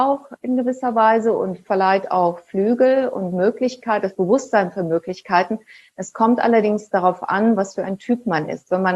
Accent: Germany; ich bin ja auch in Deutschland groß geworden

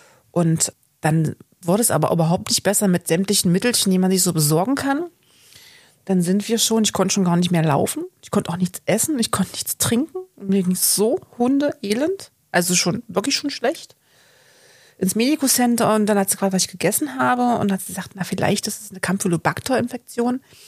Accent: Olvenstedt, Saxony-Anhalt, Germany; ich bin ja in der DDR aufgewachsen, da gab es ja auch den Hort und ich bin in Olfenstedt aufgewachsen.

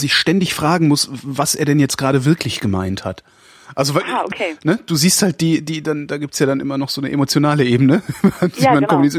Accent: Cologne, North Rhine-Westphalia, Germany; Ich bin halt Kölner und konnte Kirche schlecht von Kirsche unterscheiden.

